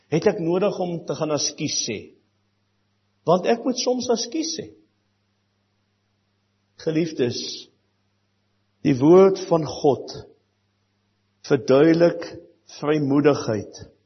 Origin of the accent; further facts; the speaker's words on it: Western Cape, South Africa; accent: Cape; ek het 'n lekker Kaapse aksent.